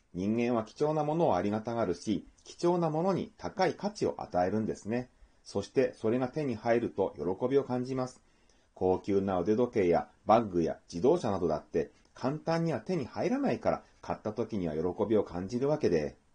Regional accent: Sendai, Miyagi, Japan; 私宮城県仙台市出身なんですね。

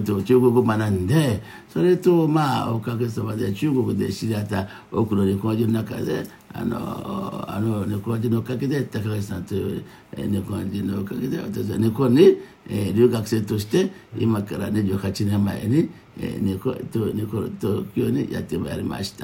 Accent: Benin; Japanese is a second language; だってベナン語、最低フォン語とかイラチャ語とかね、あとはフォン語とか、あとはミナン語とかね、それあの3つはベナンの言葉ですね。でその後は学校に通ってベナンで

